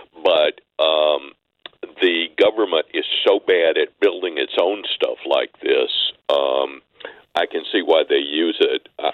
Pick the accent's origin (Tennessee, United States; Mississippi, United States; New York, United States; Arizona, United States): Mississippi, United States; now in Chicago, United States; even though I grew up in Mississippi, I live in Chicago now, but I grew up in Mississippi, we listened to the Cardinals.